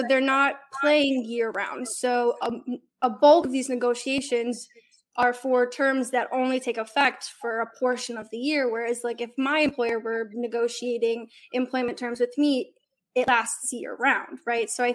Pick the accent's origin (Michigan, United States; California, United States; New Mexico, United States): Michigan, United States; Detroit; now in Nashville, United States; Here's the kicker. I'm from Detroit. So I choose the Browns over the Lions.